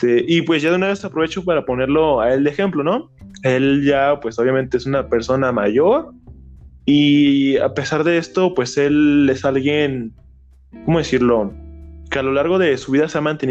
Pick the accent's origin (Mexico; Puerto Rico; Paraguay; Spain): Mexico; nosotros como mexicanos no nos entra la idea de la actividad física